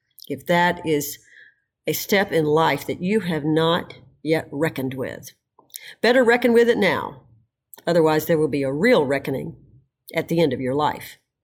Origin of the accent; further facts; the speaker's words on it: Houston, Texas, United States; also born or lived in Dallas; I'm from Houston originally, grew up there, went to high school there, and then I went to a university in Dallas, Texas.